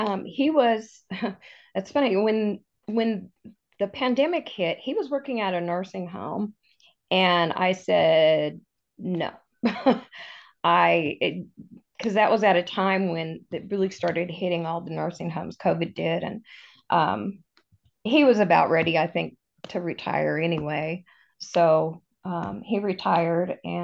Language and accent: English; California, United States; I grew up in California, and we moved out to Missouri after my parents moved out here.